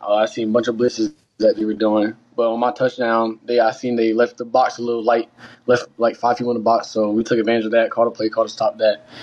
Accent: Baltimore, Maryland, United States; I'm from Baltimore, so I'm a Ravens fan, obviously.

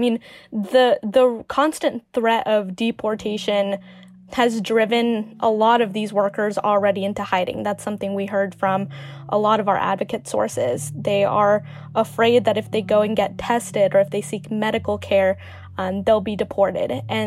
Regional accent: Nampa, Idaho, United States; I'm from Boise, Idaho, so I grew up in Nampa, which is about 20 minutes out, and it's a lot more rural. My high school was 50% Latino

